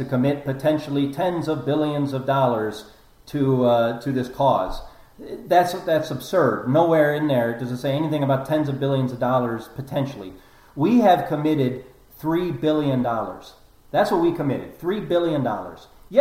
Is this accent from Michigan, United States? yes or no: no; Ohio, United States; I mean, I'm from Ohio. Pennsylvania is my neighbor.